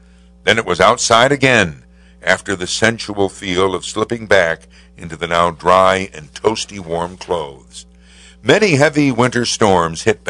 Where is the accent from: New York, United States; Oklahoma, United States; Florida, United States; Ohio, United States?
New York, United States; Amsterdam; When I was growing up on Park Hill, Amsterdam in the 50s, an especially snowy night was the herald of a fantastic possibility.